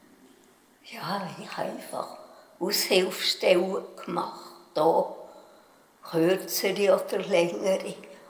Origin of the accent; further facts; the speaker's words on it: Schwarzenburg, Bern, Switzerland; Ich bin in der Nähe von Schwarzenburg aufgewachsen, in schönen Tanne.